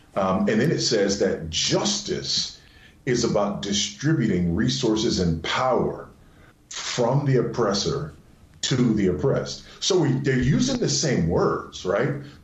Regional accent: Los Angeles, California, United States; I grew up in Los Angeles.

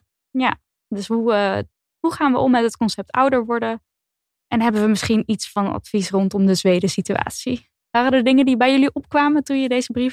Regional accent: Friesland, Netherlands; now in Brussels, Belgium; Ik kom uit Friesland, maar woon er al een tijdje niet meer. Heb op veel andere plekken in Europa gewoond en heb dat altijd tof gevonden. Ik weet nu alleen wel dat ik dat waarschijnlijk niet mijn hele leven wil blijven doen. Momenteel woon ik al bijna 3 jaar in Brussel

